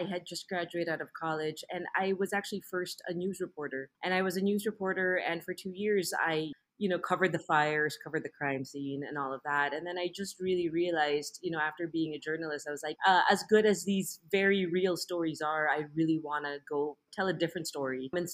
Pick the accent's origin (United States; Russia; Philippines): Philippines; growing up in the Philippines, so far from where movies were being made